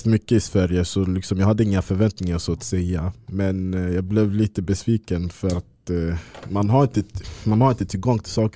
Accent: Ghana; Swedish is a second language; men jag kommer från Ghana. Så säger jag, Ghana, jag var i Tanzania innan.

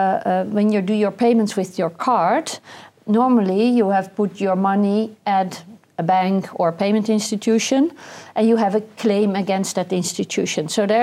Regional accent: Netherlands; English is a second language; So from the Netherlands, I'm from the Netherlands originally.

